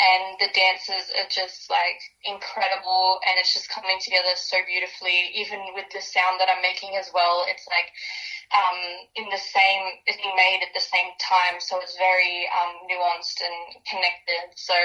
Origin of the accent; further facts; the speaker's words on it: Baraba, New South Wales, Australia; also born or lived in Ballarat, Victoria; I'm a proud Gamilaroi Yinar from Baraba, Northern New South Wales, and I'm also a Wathaurong woman from Ballarat, Victoria, with Scottish and Irish ancestry.